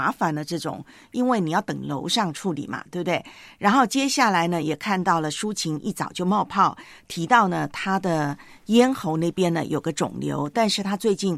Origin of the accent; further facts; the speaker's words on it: Taiwan; 在我的老家台湾啊，我们就是以前呢生活条件不是那么好